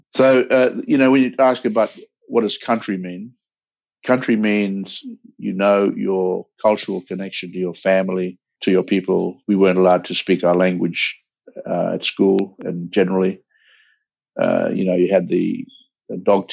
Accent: Broome, Western Australia, Australia; also born or lived in Perth; I think going to Perth had its different dynamics and struggle, because we were exposed. Growing up in Broome, you kind of protected it a bit, because you live in your own environment

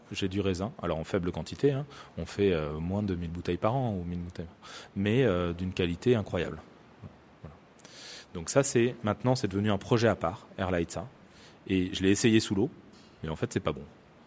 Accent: Saint-Jean-de-Luz, Nouvelle-Aquitaine, France; j'étais pas agriculteur, j'étais pas d'Urugne, mais plutôt de Saint-Jean-de-Luz

